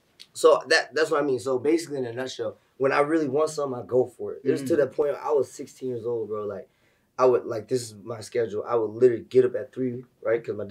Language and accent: English; Dover, Delaware, United States; born there; My parents met on the Air Force base. I was born on the Air Force base.